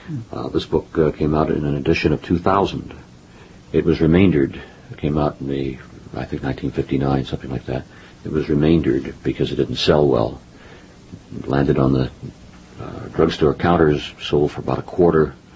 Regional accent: Wichita, Kansas, United States; Well, that one I'm going to have to read, I'm from Wichita.

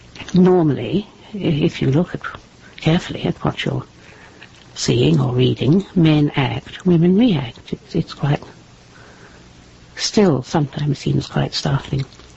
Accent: New Zealand; I was brought up in New Zealand

